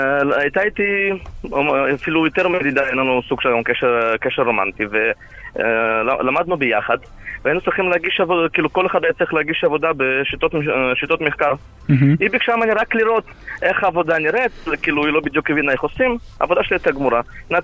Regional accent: Russia; אבל אני רוסי, ומה אנחנו רוסים חייבים לעשות?

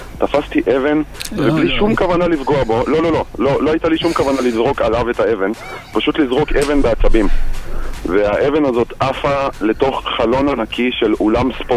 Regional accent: Rishon LeZion, Central District, Israel; גדלתי בעוונותיי בראשון לציון.

